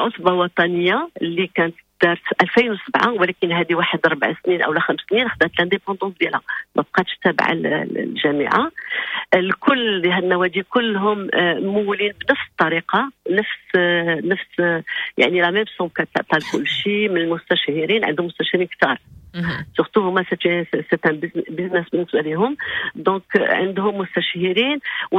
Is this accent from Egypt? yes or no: no; Morocco; ولفوت فينينا عندنا في المغرب كيفاش غادي